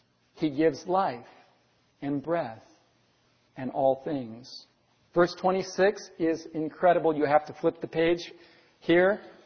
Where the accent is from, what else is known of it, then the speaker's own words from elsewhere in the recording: Los Angeles, California, United States; also born or lived in Riverside; but I was born in Riverside, California. I grew up in Los Angeles.